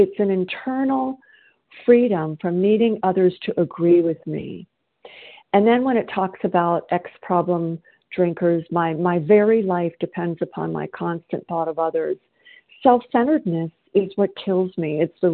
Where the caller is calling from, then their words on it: South Carolina, United States; and I'm calling from South Carolina.